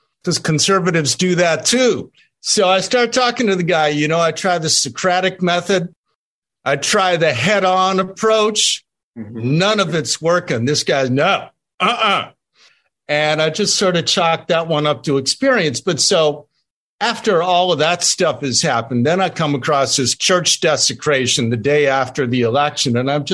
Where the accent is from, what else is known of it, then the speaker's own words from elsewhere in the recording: Chicago, Illinois, United States; here I am back in my hometown where I lived for 30 years, from 64 to 94. And as I mentioned, I've always come back. I've never really left Chicago.